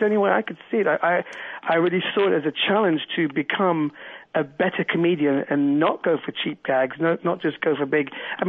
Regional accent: Gothenburg, Västra Götaland, Sweden; English is a second language; I'm from Gothenburg, Sweden.

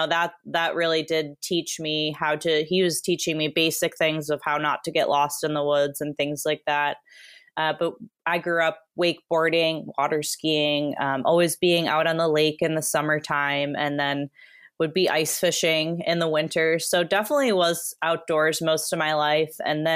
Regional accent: Wisconsin, United States; also born or lived in Arizona; now in Oregon, United States; I've been here since 2013, but grew up in Wisconsin and didn't really get into hiking till I went to college in Arizona.

